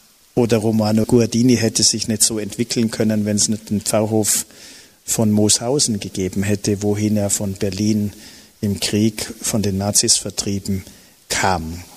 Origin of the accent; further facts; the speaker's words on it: Bregenz, Vorarlberg, Austria; Ich bin Bregenzer